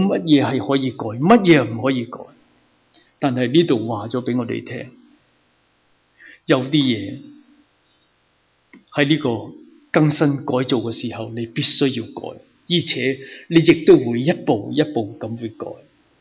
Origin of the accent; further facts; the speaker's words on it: China; 因为我们中国人有句说话，是什么说话？